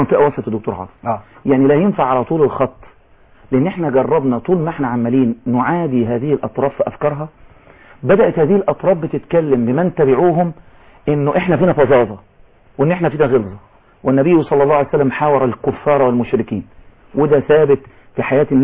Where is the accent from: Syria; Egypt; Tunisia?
Egypt; لكن في حاجة عندنا في مصر بقت غريبة جدا